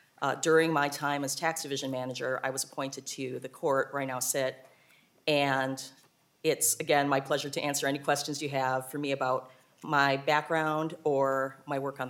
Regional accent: Wisconsin, United States; also born or lived in Washington, D.C.; now in Minnesota, United States; I am originally from the Milwaukee suburbs, so neighbor to the east, but I came to Minnesota for law school in 1990

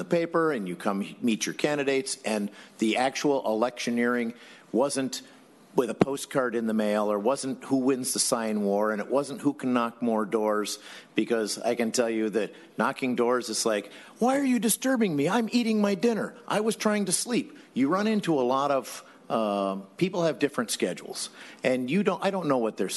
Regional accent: Illinois, United States; I was raised in Illinois. So Lincoln-Douglas debates is a big deal where I came from.

